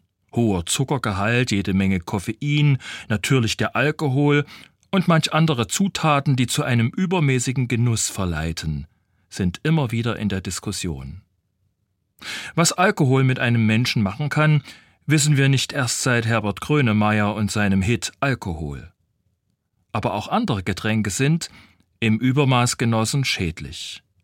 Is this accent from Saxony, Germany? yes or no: yes; Leipzig, Saxony, Germany; Ich komme aus Leipzig